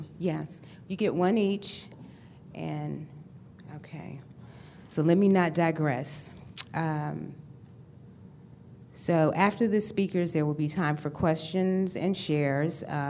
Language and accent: English; Atlanta, Georgia, United States; I'm from Atlanta, Georgia.